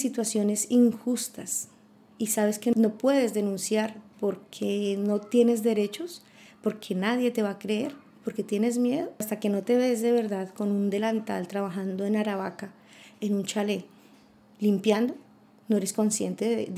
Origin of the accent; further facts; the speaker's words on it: Colombia; moved away as an adult; now in Spain; En Colombia, que es de donde yo vengo, participé en muchas actividades desde el colegio, creando redes.